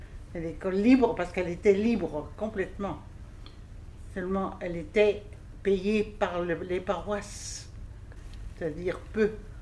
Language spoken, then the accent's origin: French; Mortagne-sur-Sèvre, Pays de la Loire, France; born there; Alors, je suis née à Mortagne-sur-Sèvre, en Vendée, en 1935, le 31 décembre. J'en suis partie à 10 ans et demi parce que mes parents ont déménagé.